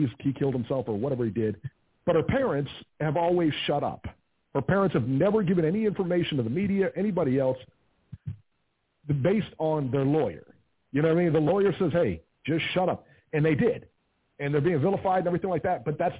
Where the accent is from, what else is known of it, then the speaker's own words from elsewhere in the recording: Mexico; Beeb is Lebanese. I'm Mexican.